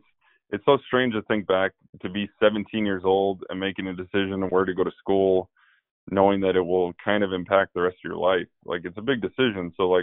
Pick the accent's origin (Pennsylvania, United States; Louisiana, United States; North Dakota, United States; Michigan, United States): North Dakota, United States; Williston; just coming to Missoula, growing up in Williston, things are completely different than Missoula.